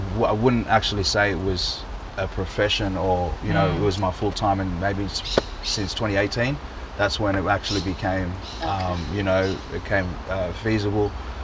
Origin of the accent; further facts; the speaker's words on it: Liverpool, New South Wales, Australia; So my upbringing, I was born here in Australia. Grew up primarily in southwest Sydney in Liverpool. My background, you know, between there and then later on now towards that West Campbelltown. And background, cultural heritage, you know, Nigerian Australian